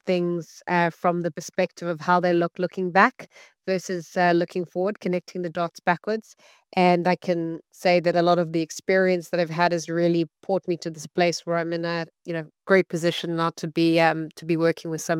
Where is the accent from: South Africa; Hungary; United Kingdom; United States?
South Africa; So as you mentioned, I'm from South Africa. I grew up in a home where my dad was an entrepreneur.